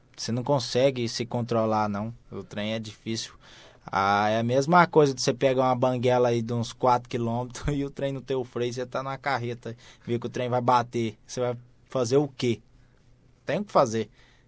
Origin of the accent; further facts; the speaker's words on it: Nova Crixás, Goiás, Brazil; now in São Paulo, Brazil; Eu sou goiano de Nova Crixás, no Brasil, né?